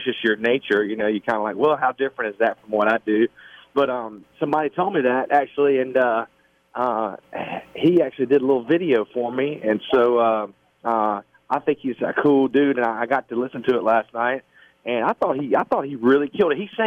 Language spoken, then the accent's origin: English; South Carolina, United States; I'm actually down in my home state, South Carolina, and brought my little boy to Charleston and show him Charleston for the first time.